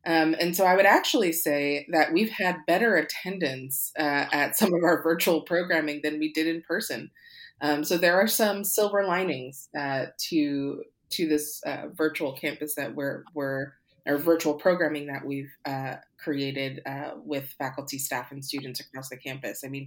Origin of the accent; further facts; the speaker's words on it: Long Branch, New Jersey, United States; So I am from Long Branch, New Jersey. I was born and raised here.